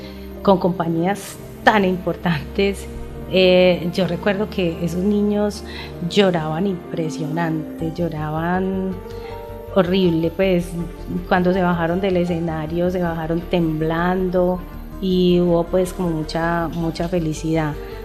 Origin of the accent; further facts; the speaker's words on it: Medellín, Antioquia, Colombia; born there; yo nací en la Comuna 1. Pero yo llevo aquí muchísimos años. La Comuna 4 a mí me ha dado todo, pues yo he sido de esta comuna y me siento muy privilegiada de vivir en ella